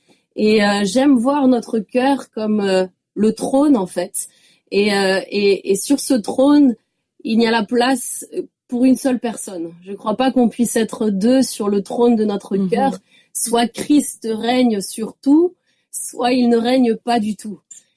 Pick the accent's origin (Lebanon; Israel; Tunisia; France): France; Grand Est; born there; now in Lyon, France; Je suis alsacienne de naissance. Ouais. Oulala, mon père me tâcherait sur les doigts, mais de cœur, je suis lyonnaise maintenant.